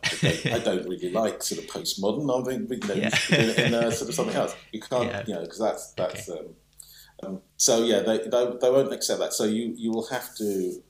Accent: Stoke Newington, London, United Kingdom; I grew up in North East London, Stoke Newton.

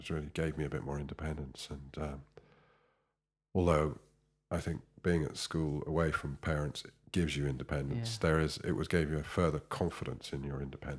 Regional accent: Dewsbury, Yorkshire and the Humber, United Kingdom; born there; I was born in Dewsbury, in West Yorkshire, and Dewsbury's quite a working town, a mill town.

